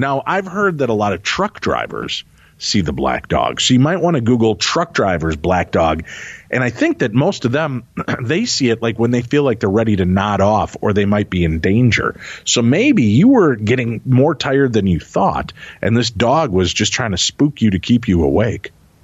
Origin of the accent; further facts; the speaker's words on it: Illinois, United States; So, like, I'm from Illinois. I'm known as a fib, which is an Illinois bastard.